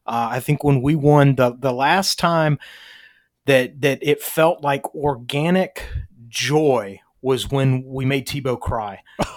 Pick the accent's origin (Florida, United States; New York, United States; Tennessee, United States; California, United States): Tennessee, United States; Nashville; I tend to think I'm from Nashville originally, and so I tend to think Tennessee is a pretty big rival.